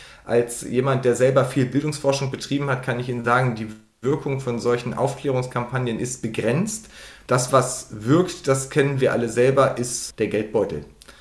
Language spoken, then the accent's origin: German; Lower Saxony, Germany; ich komme aus Niedersachsen